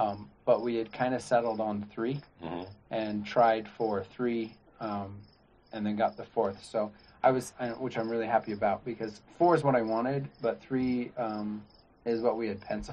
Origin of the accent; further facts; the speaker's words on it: Pacific Northwest, United States; growing up in the Pacific Northwest, it certainly wasn't every year.